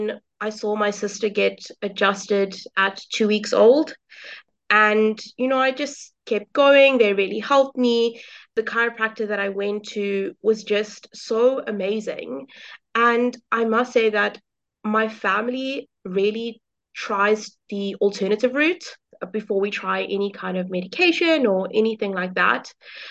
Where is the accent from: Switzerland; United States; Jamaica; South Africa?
South Africa; Cape Town, Western Cape; I'm actually from Cape Town. So, going to study in Durban, my parents were not too on board with it, I'm not gonna lie.